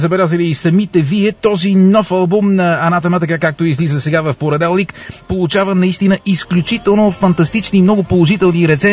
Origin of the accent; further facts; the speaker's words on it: England, United Kingdom; не толкова защото аз съм англичанин или защото просто нямам какво друго да го питам